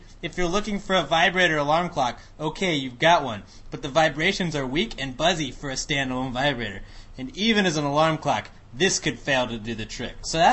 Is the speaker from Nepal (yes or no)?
no; United States; I'm an American. I'm not afraid to admit that I like boobs.